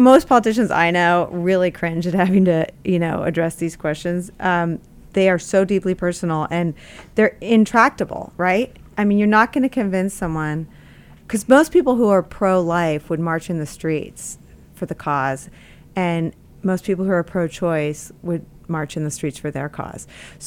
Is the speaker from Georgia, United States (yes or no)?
no; San Francisco, California, United States; I grew up in San Francisco.